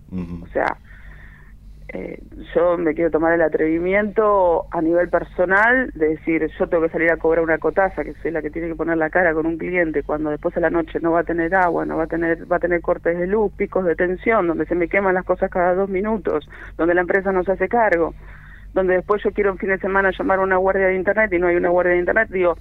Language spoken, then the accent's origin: Spanish; El Bolsón, Río Negro, Argentina; nosotros somos argentinos en el Bolsón